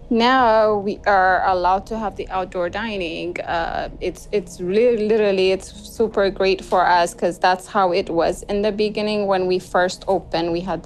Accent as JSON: {"language": "English", "town": "Bole", "region": "Addis Ababa", "country": "Ethiopia", "tie": "born or raised there", "said": "I grew up in Ethiopia around Bole area, by the airport area."}